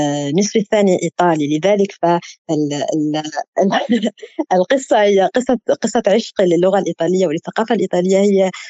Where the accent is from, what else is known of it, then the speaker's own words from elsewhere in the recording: Damascus, Damascus Governorate, Syria; born there; also born or lived in Algeria; في الجزائر حياتي منقسمة بين لهجتين، لهجة جزائرية وهي لهجة والدي، ولهجة شامية لأن لهجة أمي وأنا من مواليد دمشق.